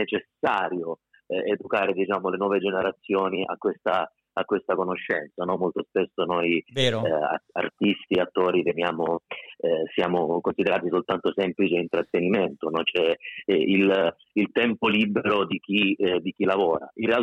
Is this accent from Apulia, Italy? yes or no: yes; Lecce, Apulia, Italy; Tra l'altro sono anche pugliese, sono lecce